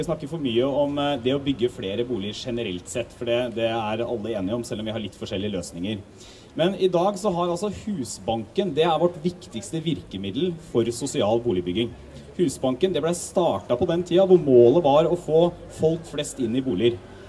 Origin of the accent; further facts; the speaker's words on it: Telemark, Norway; Jeg var hjemme I Telemark og besøkte en rusinstitusjon I Skien